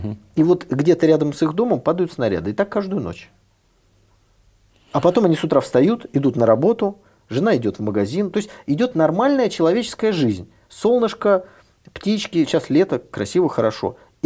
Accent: Leningrad, Saint Petersburg, Russia; Вот мы с вами из Ленинграда.

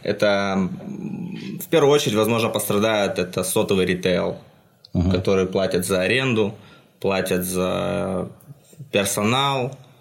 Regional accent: Tyumen, Tyumen Oblast, Russia; я из Тюмени.

